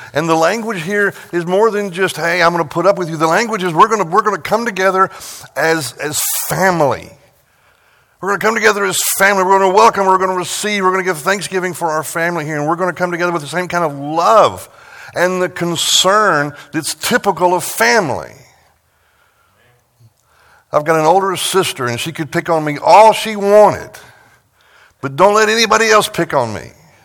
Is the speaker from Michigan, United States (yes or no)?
no; Texas, United States; I'm sorry, I come from West Texas. You got to celebrate the rain every time it comes.